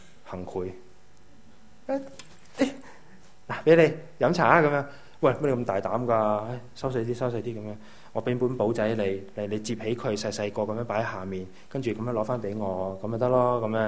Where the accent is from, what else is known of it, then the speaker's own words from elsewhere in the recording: Malaysia; 我嘅家乡咧，马来西亚。